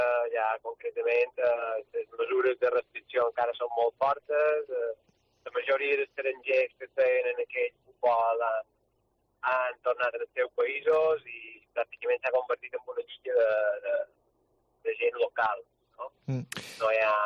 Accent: Cardedeu, Catalonia, Spain; que era Cardedà, que és el meu poble

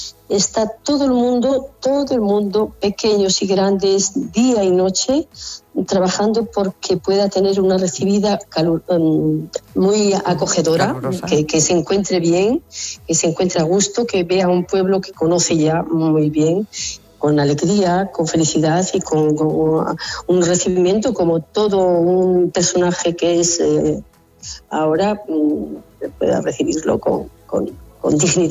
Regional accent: Barrientos, Castile and León, Spain; moved away as an adult; now in Algeria; Estoy y vivo aquí desde hace 53 años. Soy de León, de un pueblecito de León, Barrientos. Y estoy aquí compartiendo la vida con los hermanos musulmanes.

